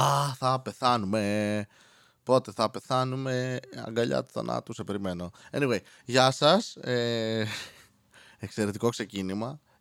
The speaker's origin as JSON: {"language": "Greek", "town": "Serres", "region": "Central Macedonia", "country": "Greece", "tie": "born or raised there", "said": "Είναι σαν το δρόμο στον οποίο μεγάλωσα στις Σέρες."}